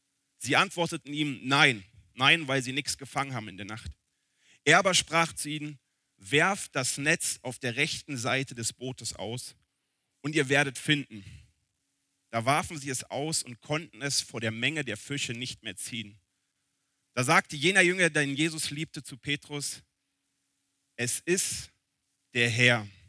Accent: Berlin, Germany; now in Wiedenest, Germany; Ich bin in Berlin groß geworden und habe seitdem immer in Städten mit mindestens 500.000 Menschen gewohnt, bis vor 3 Jahren. Jetzt wohne ich in Wiedenest. Ich glaube, wir haben keine 3.000 Einwohner dort.

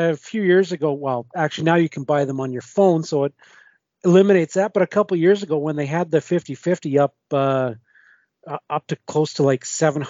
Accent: Regina, Saskatchewan, Canada; I'm originally from Regina.

